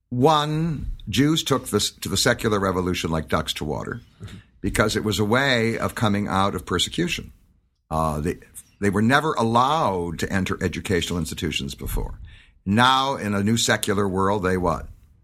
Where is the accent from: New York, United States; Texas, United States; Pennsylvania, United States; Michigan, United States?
Michigan, United States; Detroit; born there; I was born in Detroit, Michigan, into a Jewish family that had a nominal affiliation with the conservative synagogue.